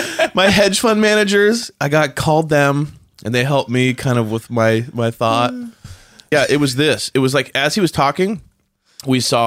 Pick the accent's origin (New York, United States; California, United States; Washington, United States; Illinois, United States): California, United States; And I'm like, you're wrong. We're from California.